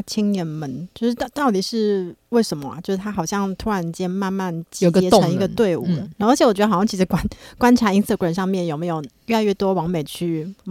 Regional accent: Hualien County, Taiwan; 所以说跟我跟别人讲就是花莲人

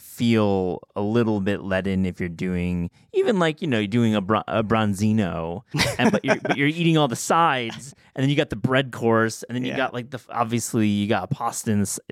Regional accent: Kalamazoo, Michigan, United States; We're talking about my hometown, Kalamazoo, but you call it Kalamazoo.

